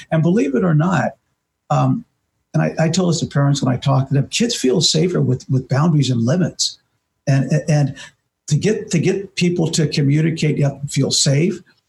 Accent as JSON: {"language": "English", "town": "San Francisco", "region": "California", "country": "United States", "said": "I was from San Francisco, so I went to San Diego to work at the County Office of Education"}